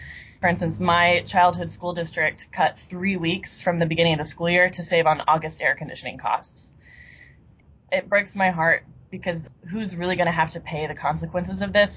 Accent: Kansas, United States; it's painful to think that Kansas, my home state, has spent these last 5 years or so as this laboratory for supply-side tax policy

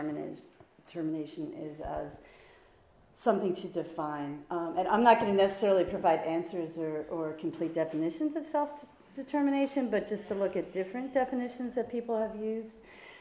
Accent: Philadelphia, Pennsylvania, United States; I'm from Philadelphia.

